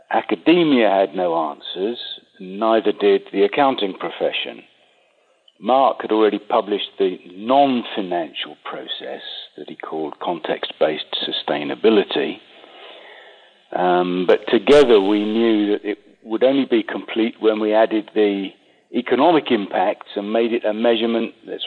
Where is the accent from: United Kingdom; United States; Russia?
United Kingdom; England; Well, I'm English.